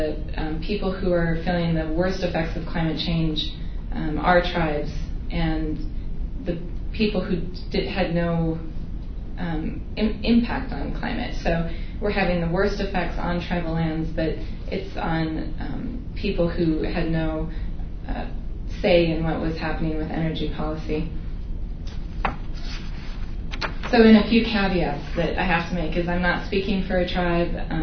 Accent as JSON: {"language": "English", "town": "Billings", "region": "Montana", "country": "United States", "said": "So anyway, I am from Billings, Montana. I have a fourth generation Montanan, and I'm also a rancher."}